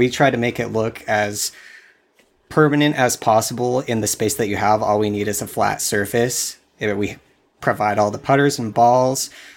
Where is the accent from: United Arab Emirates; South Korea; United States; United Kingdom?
United States; Vista, California; I'm from Vista, California in San Diego County.